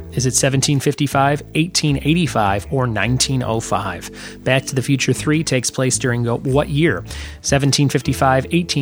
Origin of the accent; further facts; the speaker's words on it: Crestwood, Illinois, United States; My hometown, Chicago. Number two. My real hometown is actually Crestwood, Illinois, which is near Chicago.